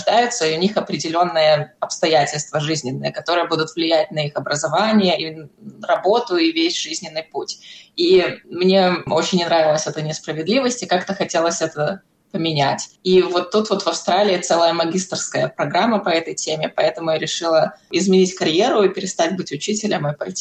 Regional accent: Belarus; изначально я выросла в Беларуси, и мне очень повезло путешествовать, включая такие страны, как Южная Африка, потом Австралия и много стран в Европе.

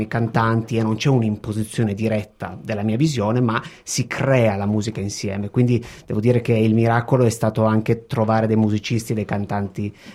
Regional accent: Turin, Piedmont, Italy; Io sono originario di Torino, andavo molto, molto giovane a vedere le opere

